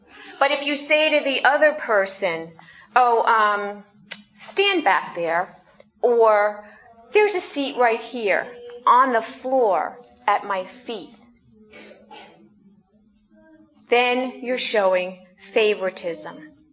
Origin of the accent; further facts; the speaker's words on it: United States; When I was growing up, I grew up in the United States, and I grew up in a country where the majority of people had skin that was the color of my skin.